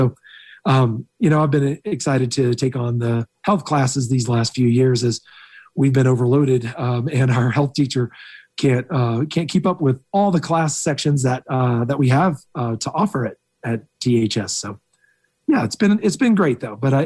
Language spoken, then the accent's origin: English; Atlanta, Georgia, United States; And I'm from Atlanta. And so I got to dabble around at the Centers for Disease Control